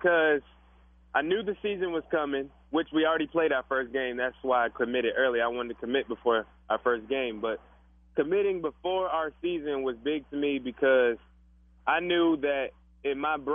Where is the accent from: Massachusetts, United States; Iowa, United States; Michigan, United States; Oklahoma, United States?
Michigan, United States; I'm from Michigan.